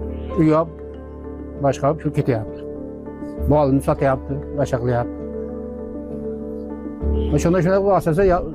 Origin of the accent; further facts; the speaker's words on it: Boysun, Surxondaryo Region, Uzbekistan; Endi bu qishloqni tashlab ketib ham bo'lmaydi. Ota yurtimiz. Shu yerda bo'lib o'sganmiz.